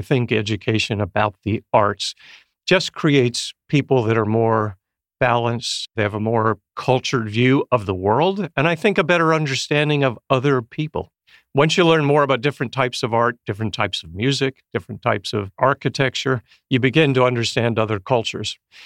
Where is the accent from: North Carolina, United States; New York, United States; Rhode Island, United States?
North Carolina, United States; Growing up in North Carolina, I don't think there was an orchestra.